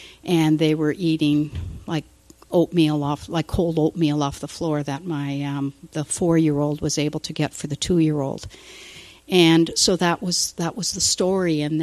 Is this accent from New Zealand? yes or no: no; Ontario, Canada; So I'm from Ontario, Canada.